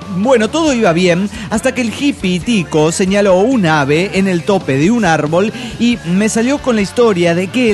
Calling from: Cuernavaca, Morelos, Mexico; de Cuernavaca, Morelos, México.

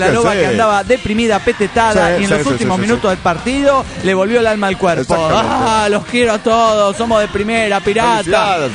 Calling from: Puerto Vallarta, Jalisco, Mexico; Hola, soy la licenciada de Puerto Vallarta, Jalisco, México.

